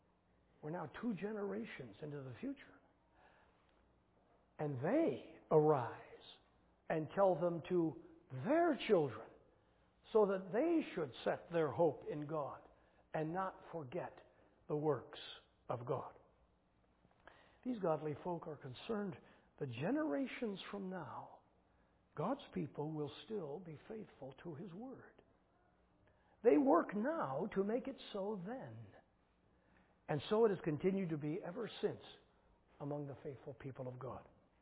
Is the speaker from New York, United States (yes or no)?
no; St. Louis, Missouri, United States; one of the fifth generation of her family was my pastor when I was growing up in St. Louis.